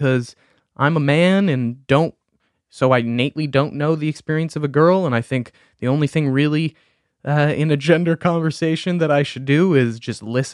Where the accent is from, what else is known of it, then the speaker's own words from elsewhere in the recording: Pequannock, New Jersey, United States; Vanessa is someone from my hometown of Pequannock. She was a year behind me in school